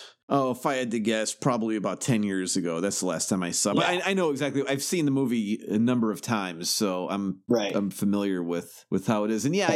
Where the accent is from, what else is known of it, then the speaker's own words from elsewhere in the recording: Chicago, Illinois, United States; Like, you know, I grew up in Chicago, so we get Chicago dogs.